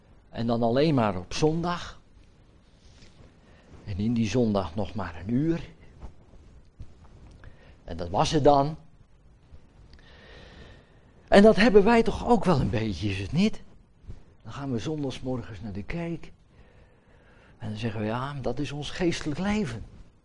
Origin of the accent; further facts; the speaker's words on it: Netherlands; moved away as an adult; now in Belgium; in Zemien nog meer nog altijd zendeling zijn, hier in Vlaanderen, als Hollanders.